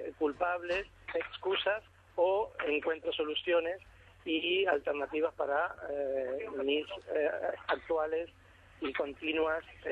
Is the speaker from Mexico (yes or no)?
no; Mendoza, Argentina; y yo conozco la cordillera porque soy de Mendoza, estoy al pie de la Aconcagua, de la montaña más alta de América